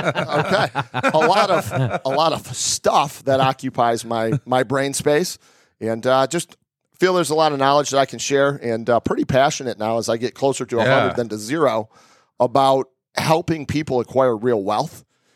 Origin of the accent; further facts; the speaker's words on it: Michigan, United States; So I came from my mom, Northern Michigan guy.